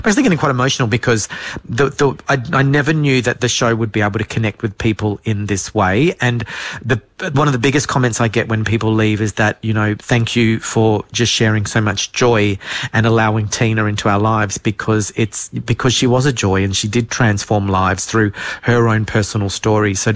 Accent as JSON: {"language": "English", "town": "Darwin", "region": "Northern Territory", "country": "Australia", "tie": "born or raised there", "said": "I tell my story of growing up in Darwin as a young queer kid"}